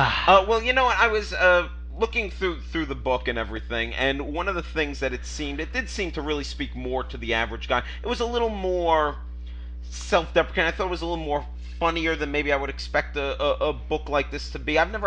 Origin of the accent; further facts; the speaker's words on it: New York, United States; And he's with us over Skype all the way from my hometown, New York, Jack Dalton.